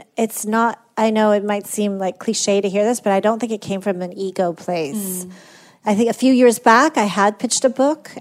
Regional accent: Iran; growing up in Iran

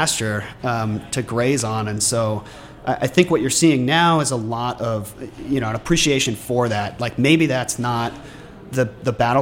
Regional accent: Vermont, United States; I come from Vermont, the dairy state

